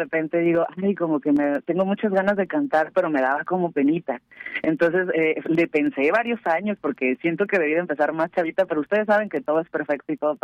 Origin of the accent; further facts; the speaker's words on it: Naranjos, Veracruz, Mexico; born there; Y pues nací en Veracruz, en un pequeño pueblito al norte llamado Naranjos.